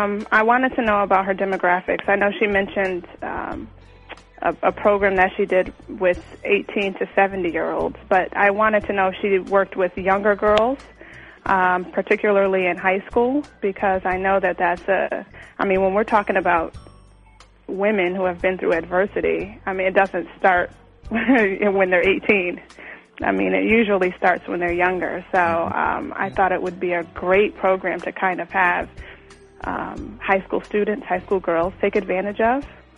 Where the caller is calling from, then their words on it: Connecticut, United States; I'm calling from Connecticut.